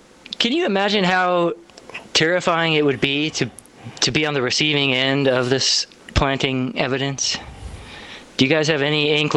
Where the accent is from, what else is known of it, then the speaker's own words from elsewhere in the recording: Colorado, United States; By the way, I'm from Colorado. I have Colorado plates on my car, and this was right after Colorado legalized marijuana.